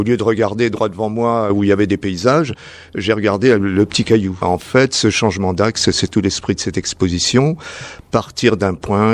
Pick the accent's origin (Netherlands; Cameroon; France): France; Je viens de France. Non, ma mère, je viens de France plus ou moins, puisque ma mère est d'origine ukrainienne, mon père est français